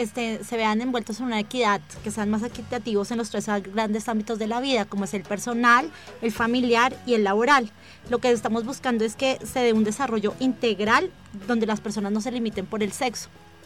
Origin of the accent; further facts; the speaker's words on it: Colombia; born there; Yo nací en Colombia, nací en un país latinoamericano donde vienen con unas costumbres bastante patriarcales